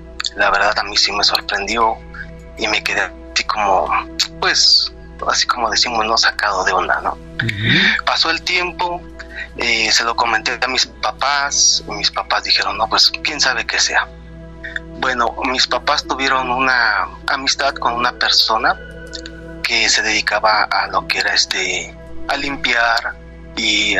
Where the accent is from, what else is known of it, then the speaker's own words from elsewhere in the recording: Tehuacán, Puebla, Mexico; Soy de la ciudad de Tehuacán, Puebla.